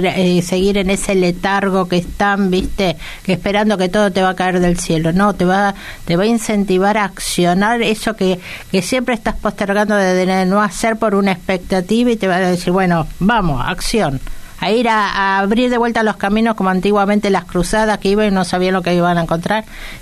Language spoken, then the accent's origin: Spanish; Argentina; vivimos y nacimos en Argentina